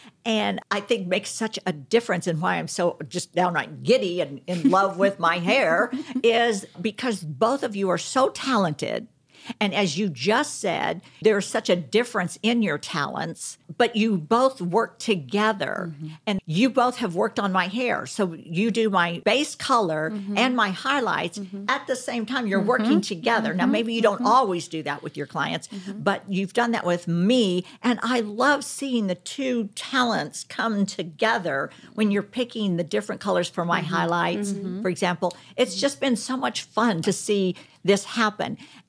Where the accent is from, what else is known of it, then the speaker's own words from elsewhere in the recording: Texas, United States; I call them bangs because mm-hmm. I'm from Texas.